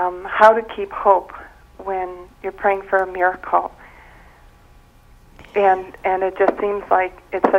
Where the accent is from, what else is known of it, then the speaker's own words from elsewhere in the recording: Illinois, United States; I am from Illinois.